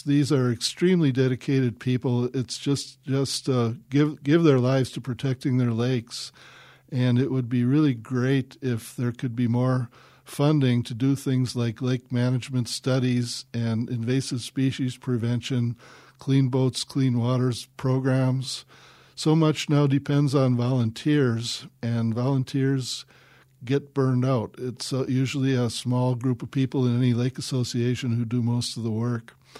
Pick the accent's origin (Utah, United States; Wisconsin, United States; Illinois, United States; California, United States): Wisconsin, United States; Two Rivers; I grew up on Lake Michigan in Two Rivers